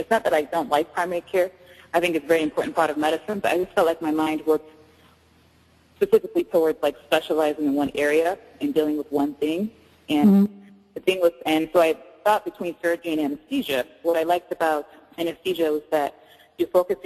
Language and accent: English; Maryland, United States; also born or lived in Louisiana; I was born in Louisiana, grew up in Maryland. My parents are Nigerian, so they came here to study, to go to school and stuff, and I was born in the process